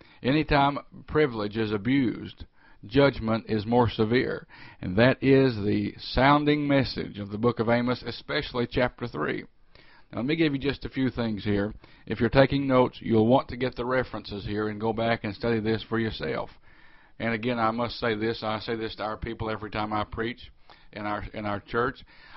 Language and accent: English; United States; I thank God that I'm an American. I realize that my American citizenship does not give me any more favor with God.